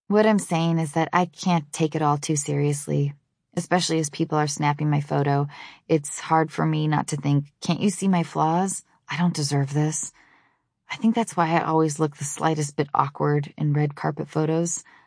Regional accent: Seattle, Washington, United States; Growing up in Seattle, I was incredibly lazy about shaving my legs and was really unknowledgeable about body grooming in general.

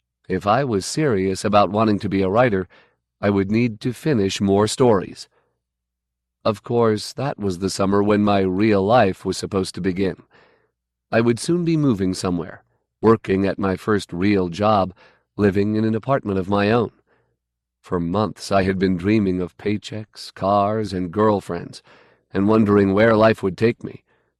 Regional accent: Bayonne, New Jersey, United States; I did get an offer of sorts from my hometown paper, the Bayonne Times, but it was withdrawn when I asked about salary and benefits.

